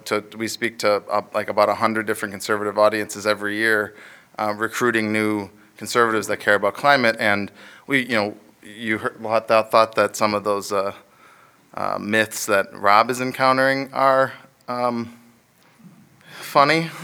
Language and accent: English; Wisconsin, United States; It's true that my wife and daughter and I currently live in the swamp, but I am from Wisconsin